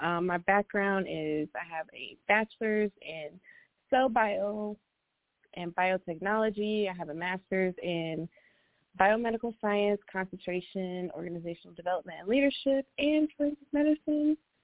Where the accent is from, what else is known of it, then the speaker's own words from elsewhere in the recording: Atlanta, Georgia, United States; So I am a second-year medical student at St. George University, and I am from Atlanta.